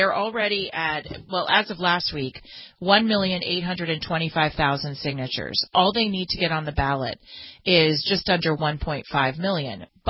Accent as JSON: {"language": "English", "region": "California", "country": "United States", "tie": "born or raised there", "said": "the recall of Gavin Newsom in the state of California, my home state."}